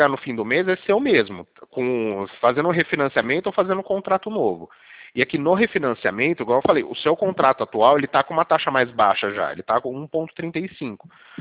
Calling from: Bauru, São Paulo, Brazil; Eu falo aqui de Bauru.

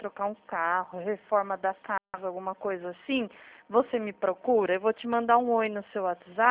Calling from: Atibaia, São Paulo, Brazil; Eu falo de Atibaia, interior de São Paulo, mas eu atendo o Brasil inteiro.

